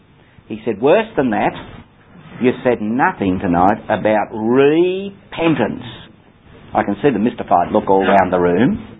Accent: England, United Kingdom; One of our biggest problems at the present moment, in my opinion, is that we're English

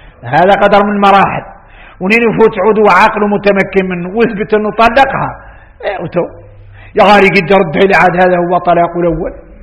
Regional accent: Mauritania; احنا موريتاني يقول لك يجرنا من أمراض آخر الزمان

